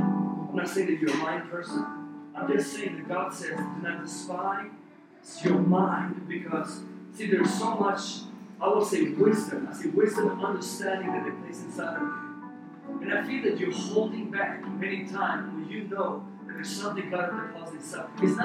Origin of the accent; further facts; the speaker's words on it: Iran; English is a second language; now in United States; I'm from Iran. He called me to be a minister in the United States of America.